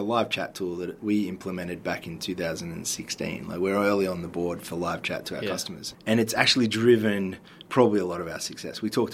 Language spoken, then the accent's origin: English; Arkansas, United States; you know, hey, I'm from Arkansas.